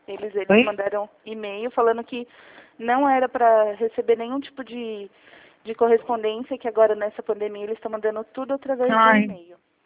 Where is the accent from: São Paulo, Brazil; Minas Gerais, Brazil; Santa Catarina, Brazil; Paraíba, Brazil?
São Paulo, Brazil; Jundiaí; Eu sou aqui de Jundiaí